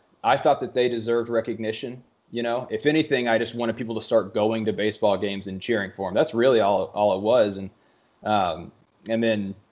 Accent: Texas, United States; We were growing up in Texas, we were big Texas Rangers fans.

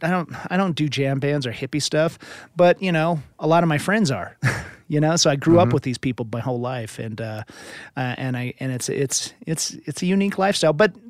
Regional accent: Louisville, Colorado, United States; I'm from Louisville, so it's like 5 minutes from Boulder.

